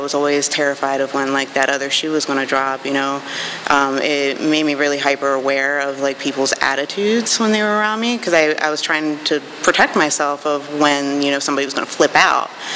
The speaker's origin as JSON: {"language": "English", "town": "Baltimore", "region": "Maryland", "country": "United States", "tie": "born there", "said": "So I was born in Baltimore, Maryland. I have three older sisters."}